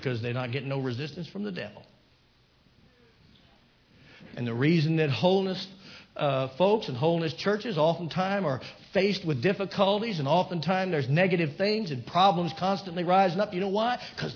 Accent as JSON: {"language": "English", "region": "Virginia", "country": "United States", "said": "I'm from the South. You know, I come from the state of Virginia, and and us Southern boys, we have a tendency to brag."}